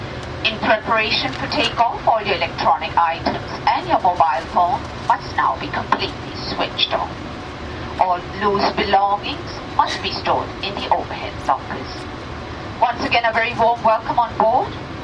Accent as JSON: {"language": "English", "country": "Hong Kong", "said": "and I'm from Hong Kong."}